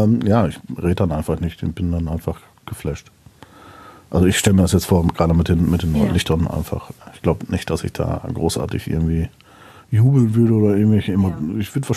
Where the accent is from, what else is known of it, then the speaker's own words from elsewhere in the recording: North Rhine-Westphalia, Germany; da bin ich typischer Westfale